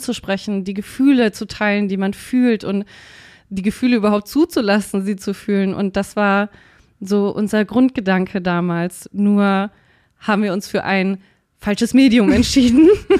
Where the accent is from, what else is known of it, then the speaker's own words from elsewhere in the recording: Bavaria, Germany; Ich komme nicht aus München. Ich komme aus dem Frankenland, aus der Nähe von Nürnberg. Nur um das mal klarzustellen, ich bin aus München geflohen.